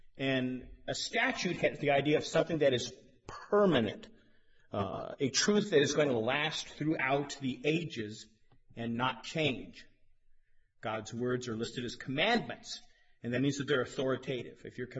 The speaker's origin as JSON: {"language": "English", "town": "Denver", "region": "Colorado", "country": "United States", "tie": "born there", "said": "And some of you went out of your way to say nice things to me because, well, I was born in Denver."}